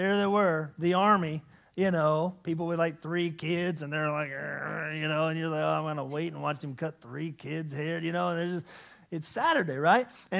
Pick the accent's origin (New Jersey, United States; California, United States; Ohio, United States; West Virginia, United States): West Virginia, United States; Hills; I'm from Hills, West Virginia.